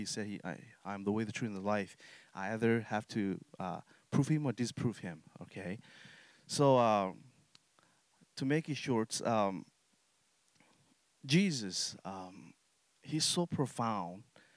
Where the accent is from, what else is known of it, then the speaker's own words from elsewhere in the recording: Thailand; English is a second language; And then I was born in Thai side of border. And then, I grew up as a refugee, grew up in refugee camps, and I lived there for 19 years. I grew up in a refugee camp for 19 years.